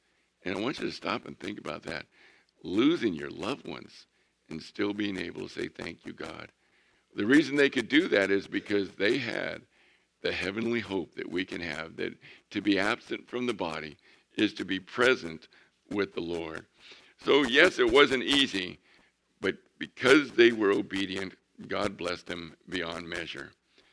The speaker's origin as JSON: {"language": "English", "town": "El Centro", "region": "California", "country": "United States", "said": "So I told him that I was from El Centro and that this January we'll be celebrating our 40th years of Sunday morning services."}